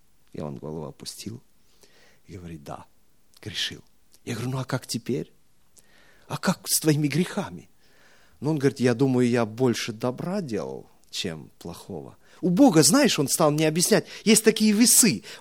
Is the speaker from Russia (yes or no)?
no; Tajikistan; Я вырос в Таджикистане, и там живут местные коренные жители, это таджики.